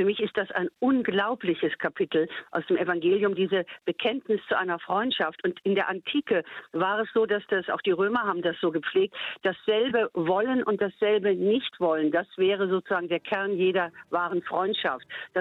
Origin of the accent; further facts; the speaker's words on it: Bonn, North Rhine-Westphalia, Germany; Also ich lebe ja nun schon einige Jahre in diesem wunderschönen Köln, das ich übrigens wirklich sehr schätze. Hätte ich nie gedacht, weil ich bin ja in der Bonner Gegend aufgewachsen.